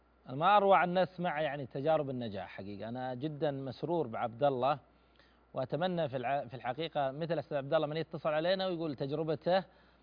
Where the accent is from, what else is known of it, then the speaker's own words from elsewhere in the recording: Saudi Arabia; عندنا بالسعوديه